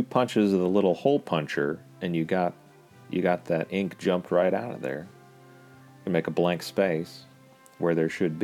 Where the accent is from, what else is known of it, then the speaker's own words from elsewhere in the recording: Texas, United States; They've been offering money here in my home state of Texas.